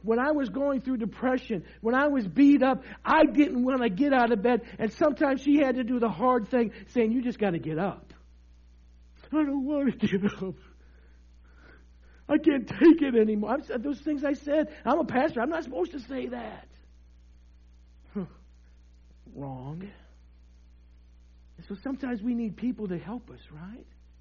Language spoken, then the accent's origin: English; Midwest, United States; And then I'm from the Midwest like you, so what does that mean?